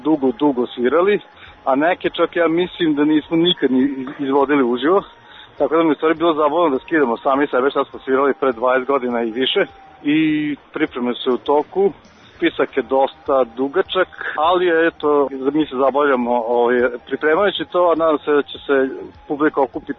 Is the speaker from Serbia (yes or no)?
yes; Eastern Serbia, Serbia; etno istočne Srbije, odakle sam ja inače poreklom